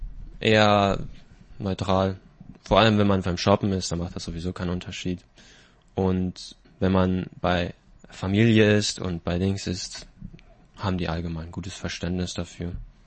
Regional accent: Ingolstadt, Bavaria, Germany; Und ich komme aus Ingolstadt. Und ich lebe ab und zu mal bei meiner Oma in Taipei.

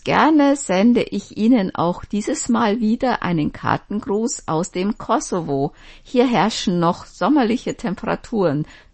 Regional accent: Holdorf, Lower Saxony, Germany; meinem Heimatdorf Holdorf, gelegen im norddeutschen Landkreis Vechta, in einer Landschaft Dammerberge, die zum Oldenburger Münsterland gehören

